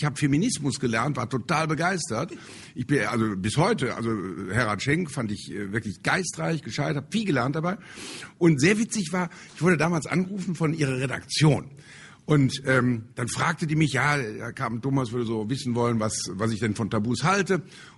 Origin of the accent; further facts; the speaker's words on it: Rhineland, Germany; Dass ich heute hier als Rheinländer in Berlin sitze, ja, das ist unglaublich, ja.